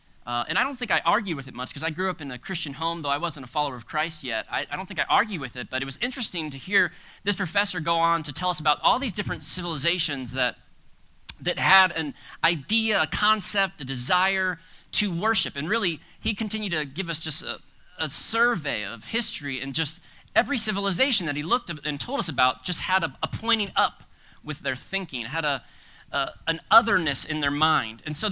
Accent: Florida, United States; now in South Carolina, United States; And I grew up in South Florida in public school.

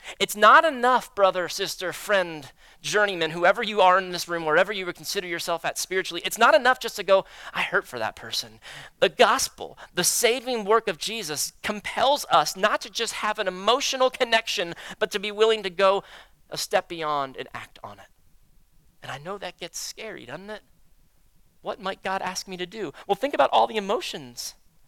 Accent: Florida, United States; And I'm from South Florida. We loved when hurricanes came through because everything shut down.

